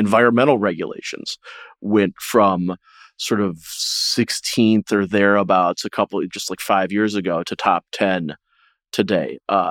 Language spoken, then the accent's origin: English; Detroit, Michigan, United States; cities, my hometown of Detroit, buying one piece of land for an auto plant expansion